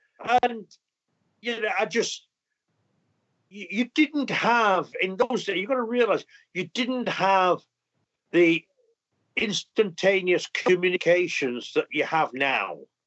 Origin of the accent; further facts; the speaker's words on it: Yorkshire and the Humber, United Kingdom; Also, being a Yorkshireman, I'd got an ulterior motive.